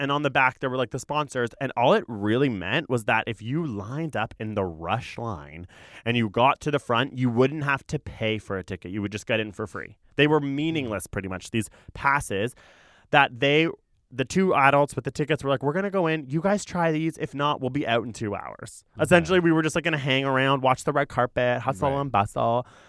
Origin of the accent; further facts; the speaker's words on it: Toronto, Ontario, Canada; where I grew up is considered Toronto. So I'm claiming that I grew up in Toronto, even though I grew up in East York.